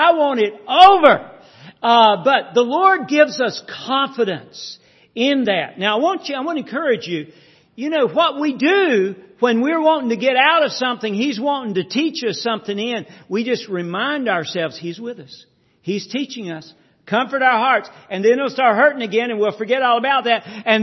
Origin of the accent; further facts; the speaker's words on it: Marshville, North Carolina, United States; when I was a child growing up in Marshville and grew up on the farm there, and we had this garden.